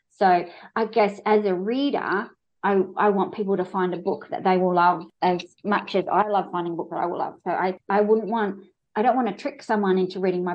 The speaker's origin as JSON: {"language": "English", "town": "Launceston", "region": "Tasmania", "country": "Australia", "tie": "born or raised there", "said": "Because I grew up in Launceston in Tasmania, which is a fairly small town"}